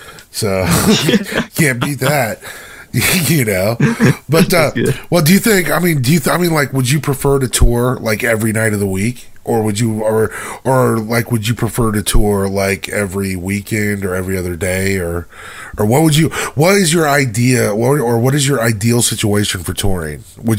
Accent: United States; Because I'm an American, so we just assume, if you look at our movies, we assume everybody speaks English.

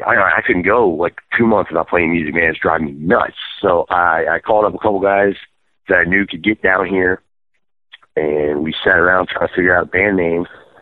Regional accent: Trenton, Ohio, United States; moved away as an adult; All My Friends Are Dead got started in 2011, roughly after I moved from Trenton, Ohio, which is my hometown.

